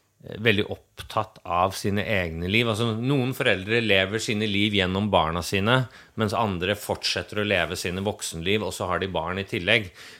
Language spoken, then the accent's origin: Swedish; Norway; Swedish is a second language; Jag sa som norrmän, så tänker vi ju på svensker som otroligt mycket mer kulturellt avancerade än oss själva.